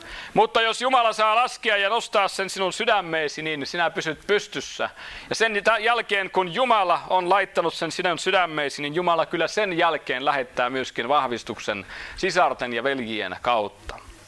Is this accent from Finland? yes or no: yes; Sysmä, Päijät-Häme, Finland; born there; se oli myöskin siellä Sysmän pitäjässä, missä minä olen syntynyt ja Hartolassa.